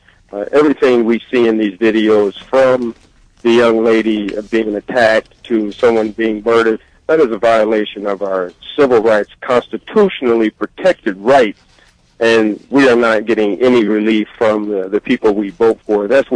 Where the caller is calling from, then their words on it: Alexandria, Virginia, United States; I'm calling from Alexandria, Virginia.